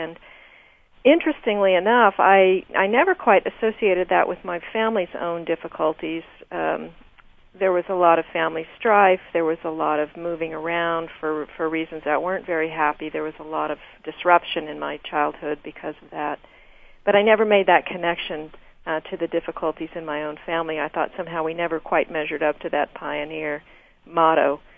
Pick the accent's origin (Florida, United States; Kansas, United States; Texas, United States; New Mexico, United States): Kansas, United States; Wichita; I learned, because I did most of my growing up in Wichita, I spent a lot of time doing research on the Pawnee Indians